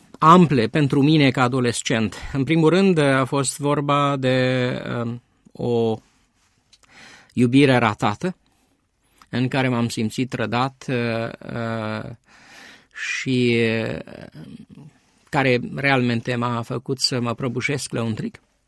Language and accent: Romanian; Romania; Sunt român, am 50 de ani